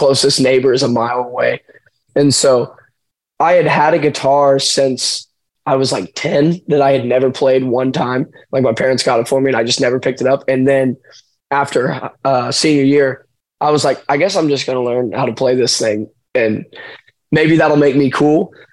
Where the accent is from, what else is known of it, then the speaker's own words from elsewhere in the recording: New Carlisle, Ohio, United States; but I grew up in New Carlisle.